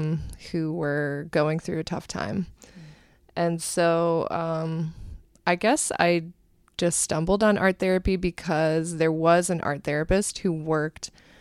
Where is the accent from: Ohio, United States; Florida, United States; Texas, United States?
Ohio, United States; Cleveland; moved away as an adult; now in New York City, United States; I am the oldest child of eight. I grew up in the Cleveland area in Ohio and actually moved to New York City around 2003 when I came here for grad school.